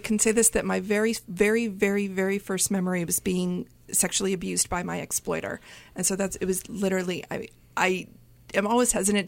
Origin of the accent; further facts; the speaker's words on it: Appalachia, United States; Granted, I grew up in Appalachia, you know, not a city